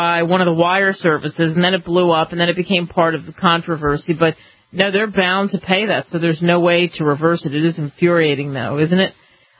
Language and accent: English; New Jersey, United States; I was a big fan growing up in Jersey of The Sopranos.